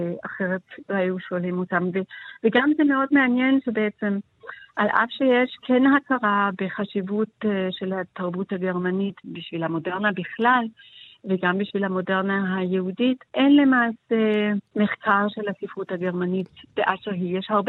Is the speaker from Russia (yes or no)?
no; Southwest Germany, Germany; Hebrew is a second language; now in Israel; כן, מגרמניה, מדרום גרמניה, דרום מערב גרמניה.